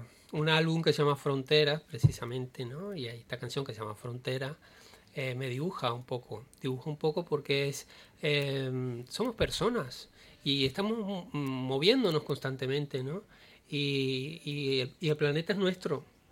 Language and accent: Spanish; Venezuela; siendo yo venezolano, pues tenía que tocarla